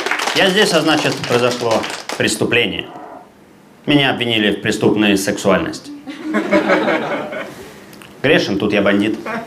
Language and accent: Russian; England, United Kingdom; Russian is a second language; Я из Англии, поэтому начать сегодня хотелось бы с классического английского анекдота.